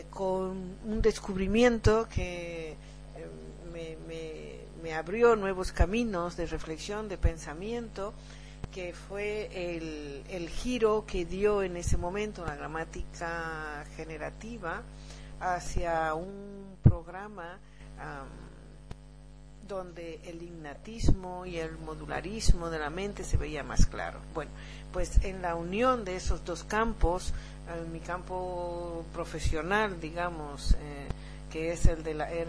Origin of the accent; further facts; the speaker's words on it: Tucumán, Argentina; moved away as an adult; Bueno, pues mira, nací muy lejos de aquí. Nací en el norte de Argentina, en Tucumán